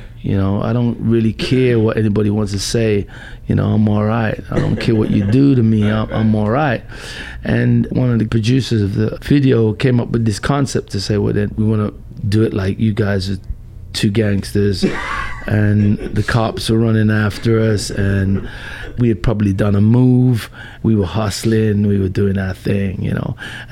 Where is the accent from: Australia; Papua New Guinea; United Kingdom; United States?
United Kingdom; Lewisham, London; Southeast London, yeah.